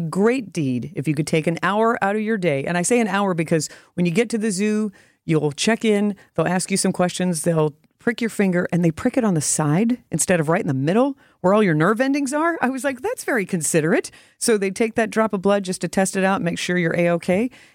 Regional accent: Louisville, Kentucky, United States; I grew up in Louisville, Kentucky. And when that shooting happened recently, it was jarring to my core because that was, oh my gosh, that's my hometown.

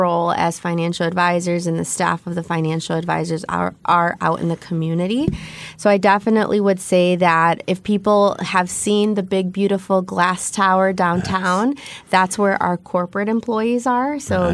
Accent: Kenosha, Wisconsin, United States; now in Franklin, United States; I'm originally from Kenosha. I live in Franklin.

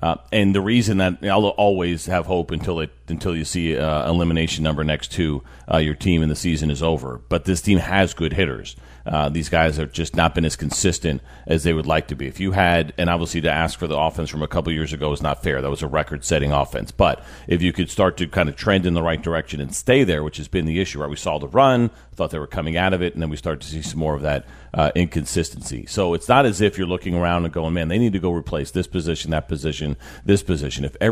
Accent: Northeast, United States; So I grew up in the Northeast, so I saw them four times when I was in high school.

